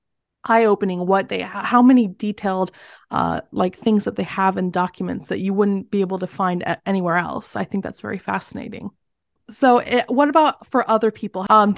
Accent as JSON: {"language": "English", "region": "England", "country": "United Kingdom", "said": "I am very English, so all of my documents are just from England"}